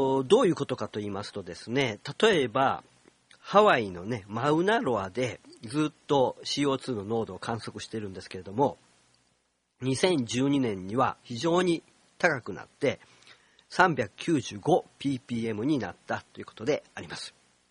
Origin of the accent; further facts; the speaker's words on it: Kyoto, Japan; 私たち京都の人たち、あるいは日本の人たちにとってもね、もう本当に大変なことであります